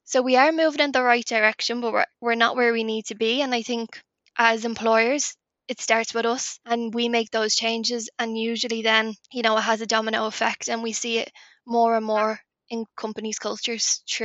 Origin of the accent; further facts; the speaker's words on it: Ireland; And I think as Irish people, we never pry.